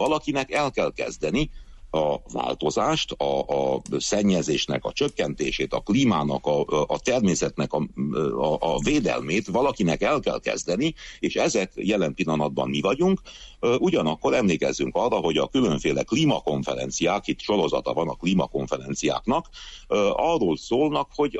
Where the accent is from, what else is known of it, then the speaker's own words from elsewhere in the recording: Székely Land, Romania; legyen otthon, Erdélyben, Székelyföldön, a szülőföldön